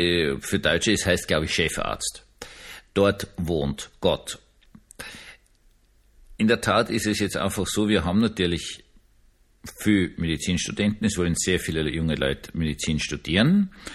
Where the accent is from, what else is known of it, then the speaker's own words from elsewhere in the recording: Austria; Dieses mein Heimatland Österreich